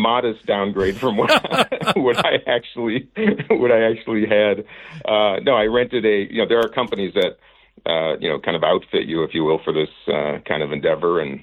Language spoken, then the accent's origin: English; Minnesota, United States; So I came away from this very grateful for being a Minnesotan.